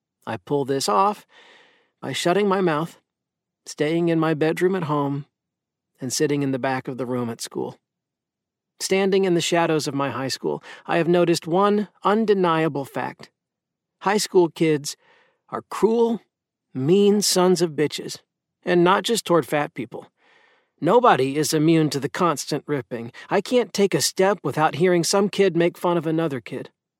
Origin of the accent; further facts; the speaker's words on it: Finch, Iowa, United States; which is located an hour from my hometown of Finch, Iowa. Population, a handful.